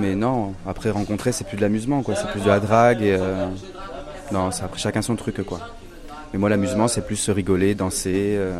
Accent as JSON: {"language": "French", "town": "Paris", "region": "Île-de-France", "country": "France", "moved": "yes", "lives_now": "Marseille, France", "said": "moi, je suis de Paris. Ça fait un an que je suis ici."}